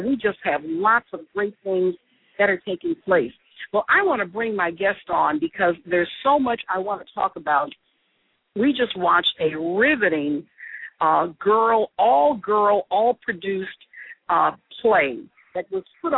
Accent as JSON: {"language": "English", "town": "Boston", "region": "Massachusetts", "country": "United States", "said": "I'm from Boston."}